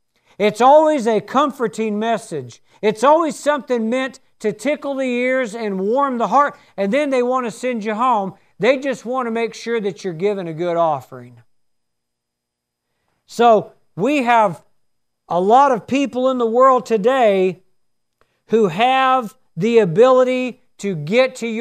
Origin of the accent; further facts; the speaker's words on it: the South, United States; See, I'm a hillbilly. I'm from the South, and I like simple.